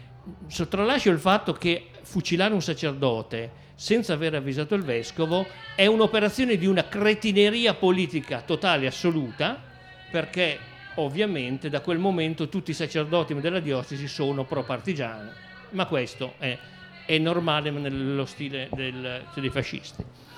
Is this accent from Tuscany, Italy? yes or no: no; Trapani, Sicily, Italy; anch'io sono di Trapani come il presidente della mia associazione